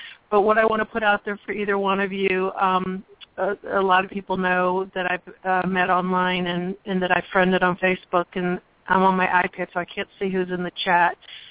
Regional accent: St. Louis, Missouri, United States; I'm from St. Louis, Missouri.

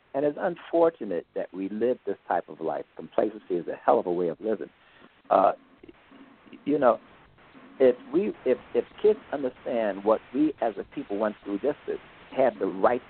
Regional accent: Harlem, New York, United States; I'm born and raised in Harlem, and I come from a family of seven. Now, there's only four of us left now, but I come from a family of seven.

